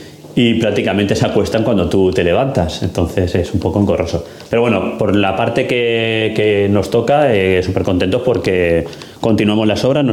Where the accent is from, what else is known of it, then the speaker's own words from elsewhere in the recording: Ibi, Valencian Community, Spain; Ibi, donde vamos a participar, a llevar la dirección de obra de una de las obras más emblemáticas de mi pueblo